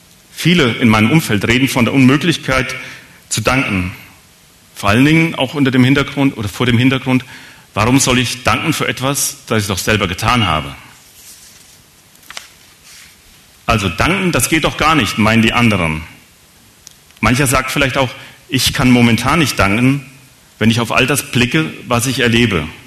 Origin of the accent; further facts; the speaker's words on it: Hesse, Germany; Da, wo ich herkomme, Oberhessen